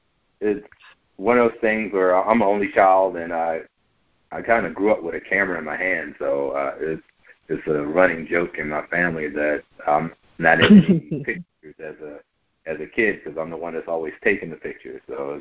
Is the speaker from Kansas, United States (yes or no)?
no; Washington, District of Columbia, United States; I'm from the Washington D.C. area, the DMV, went to school.